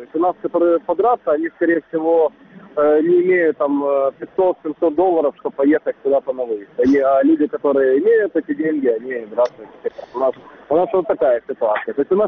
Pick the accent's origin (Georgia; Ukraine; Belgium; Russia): Ukraine; потому что я украинец и моя родина Украина